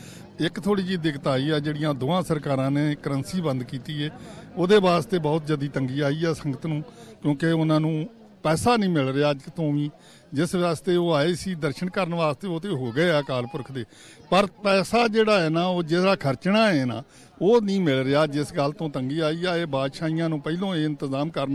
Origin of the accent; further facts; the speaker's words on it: Amritsar, Punjab, India; ਮੇਰਾ ਅੰਮ੍ਰਿਤਸਰ ਮੇਰਾ ਡਿਸਟ੍ਰਿਕਟ ਹੈ, ਮੈਂ ਅੰਮ੍ਰਿਤਸਰ ਦੇ ਵਿੱਚ ਰਹਿੰਦਾ, ਬਿਲਕੁਲ ਅੰਮ੍ਰਿਤਸਰ ਗੋਲਡਨ ਟੈਂਪਲ ਦੇ ਨਾਲ ਮੇਰਾ ਘਰ ਹੈ।